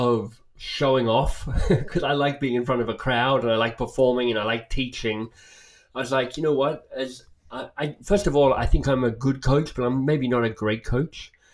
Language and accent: English; Canberra, Australian Capital Territory, Australia; it started, honestly, with being a teenager in Canberra, my hometown